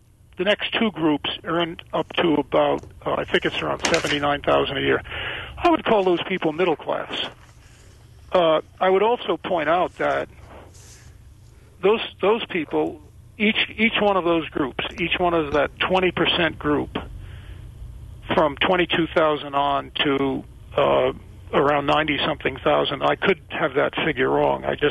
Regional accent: East Coast, United States; accent: East Coast; and maybe he finds my East Coast accent charming.

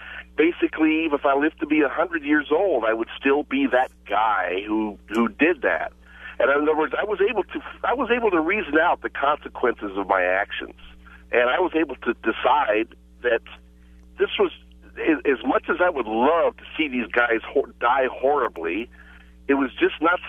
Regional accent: the South, United States; I grew up in the South. There were guns all around me, including in my own house.

